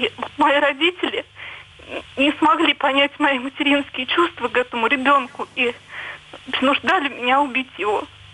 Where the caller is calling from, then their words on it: Ryazan, Ryazan Oblast, Russia; Я звоню из Рязани.